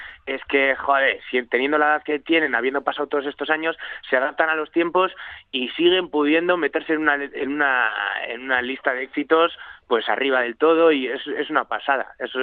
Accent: Bilbao, Basque Country, Spain; somos de Bilbao

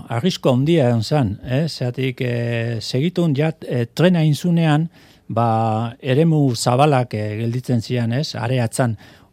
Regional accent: Deba, Basque Country, Spain; born there; also born or lived in San Sebastián; ni Debarra naiz

